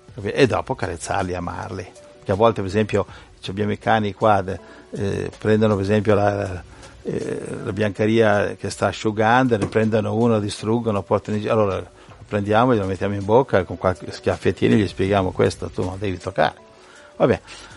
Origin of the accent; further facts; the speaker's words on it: Lombardy, Italy; come il paesotto dove sono cresciuto io vicino a Milano, è piccolino